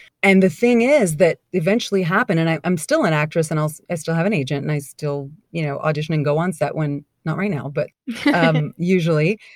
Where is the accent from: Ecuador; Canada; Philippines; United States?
Canada; Montreal, Quebec; I'm originally from Montreal, which is a bilingual town. Like, people speak French and English